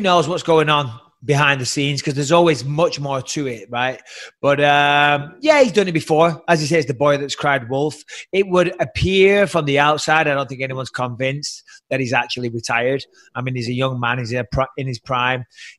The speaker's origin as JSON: {"language": "English", "region": "England", "country": "United Kingdom", "said": "Because I'm an English motherfucker. English, deal"}